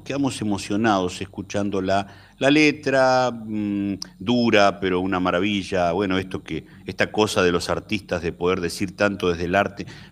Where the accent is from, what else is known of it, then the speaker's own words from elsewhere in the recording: Concepción del Uruguay, Entre Ríos, Argentina; soy de aquí, de Concepción del Uruguay.